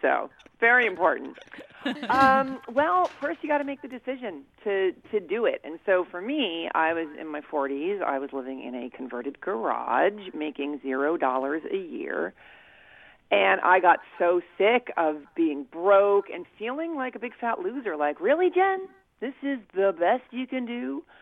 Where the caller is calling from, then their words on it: Philadelphia, Pennsylvania, United States; I'm in Philly right now.